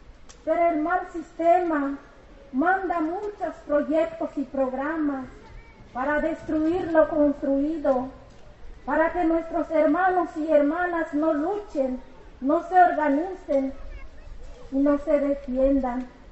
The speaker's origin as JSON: {"language": "Spanish", "town": "Canadá", "region": "Chiapas", "country": "Mexico", "second_language": "Spanish", "said": "vengo del pueblo de Canadá, del municipio autónomo Rubén Jaramillo, mi lengua es sol."}